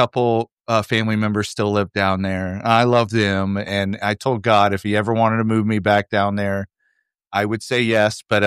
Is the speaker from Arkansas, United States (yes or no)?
yes; Arkansas, United States; also born or lived in Tulsa, Oklahoma; I was born in Tulsa, Oklahoma, not a huge city, but it was a city. And then my parents at 6 years old took me to rural Arkansas.